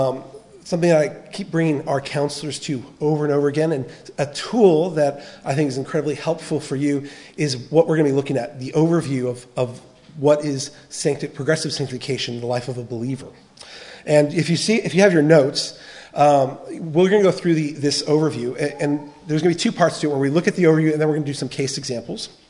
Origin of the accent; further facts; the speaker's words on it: United States; now in Australia; I'm originally from the States, but I've been here for 15 years.